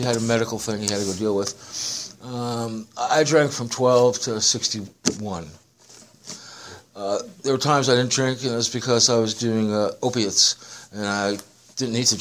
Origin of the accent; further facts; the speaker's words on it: New York, United States; I was raised back east in New York. I was born in 1949.